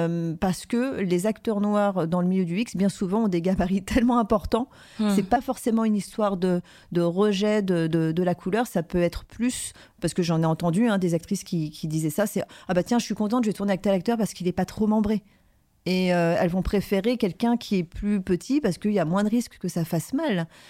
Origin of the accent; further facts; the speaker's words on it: Paris, Île-de-France, France; comme je venais de Paris et comme j'étais une femme indépendante qui avait lancé sa marque